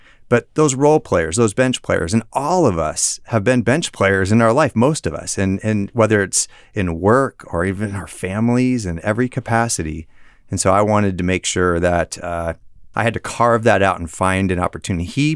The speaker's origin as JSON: {"language": "English", "region": "Colorado", "country": "United States", "lives_now": "Fresno, United States", "said": "I was from Colorado originally, and I actually was kind of thinking more I was going to land back at like Colorado State or something like that."}